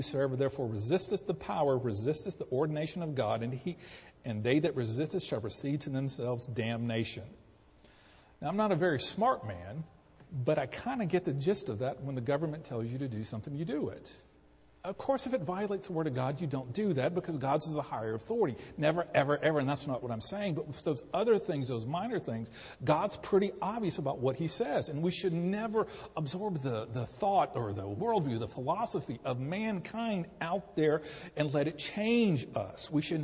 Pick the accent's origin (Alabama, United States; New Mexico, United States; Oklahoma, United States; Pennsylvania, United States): Alabama, United States; I will read you here's a quote from one of the demigods from Alabama, of my hometown, by the way.